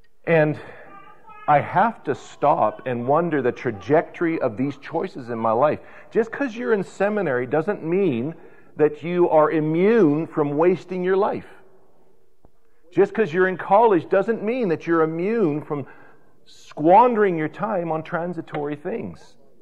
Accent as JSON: {"language": "English", "town": "Vancouver", "region": "British Columbia", "country": "Canada", "tie": "born or raised there", "said": "You know, I was raised on the West Coast. In Vancouver, the tide goes way out on some of these mud/sand beaches"}